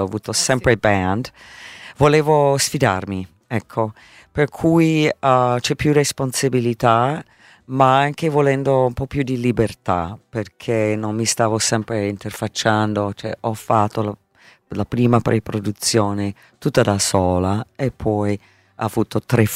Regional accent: Minneapolis, Minnesota, United States; Italian is a second language; Io sono di Minneapolis

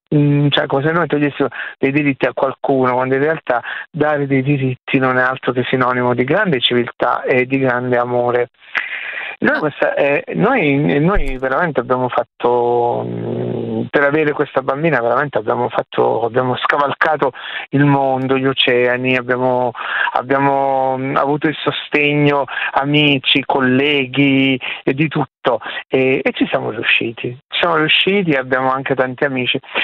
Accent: Salerno, Campania, Italy; io sono di Salerno, e infatti … è nata a Salerno, saluto tutti i miei concittadini

